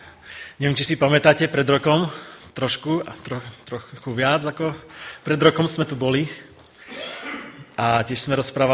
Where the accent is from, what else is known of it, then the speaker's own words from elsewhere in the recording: Bardejov, Prešov Region, Slovakia; ja osobne som z Bardejova